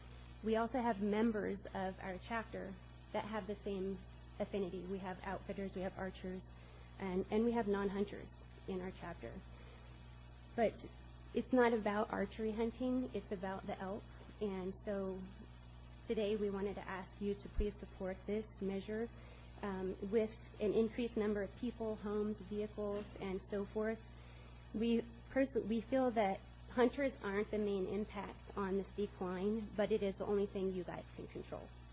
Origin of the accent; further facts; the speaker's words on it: Colorado, United States; I'm from Southwest Colorado, and I am an outdoor writer.